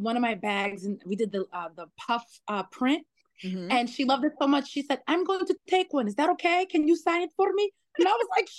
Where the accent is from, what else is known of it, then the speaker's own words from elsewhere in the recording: New York, United States; Period. And I'm from New York.